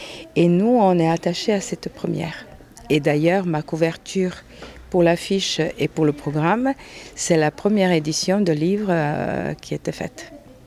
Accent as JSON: {"language": "French", "town": "Zagreb", "region": "City of Zagreb", "country": "Croatia", "second_language": "French", "moved": "yes", "lives_now": "Millau, France", "said": "Je suis croate, je suis de Zagreb. Ma formation s'est faite à l'Opéra de Zagreb."}